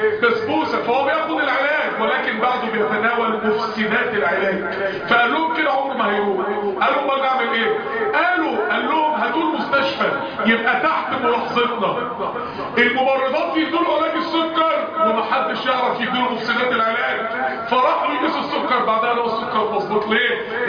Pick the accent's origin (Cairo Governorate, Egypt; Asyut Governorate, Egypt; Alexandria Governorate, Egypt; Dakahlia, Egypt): Dakahlia, Egypt; Mansoura; احنا عندنا في المنصوره الموضوع ده بيتعمل بس بصوره كمان اكبر من كده